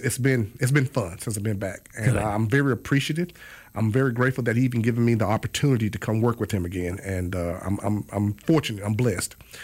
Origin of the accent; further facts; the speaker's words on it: Prichard, Alabama, United States; I grew up in Pritchard.